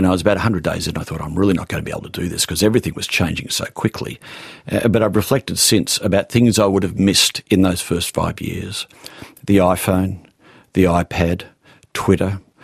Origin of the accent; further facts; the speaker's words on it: Sydney, New South Wales, Australia; So I grew up in Sydney, handful of television channels, handful of radio stations, newspapers in the morning and the afternoons.